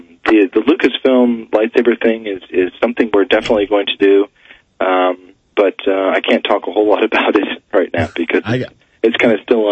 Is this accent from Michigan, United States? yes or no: no; Philadelphia, Pennsylvania, United States; Well, I'm from Philly, so.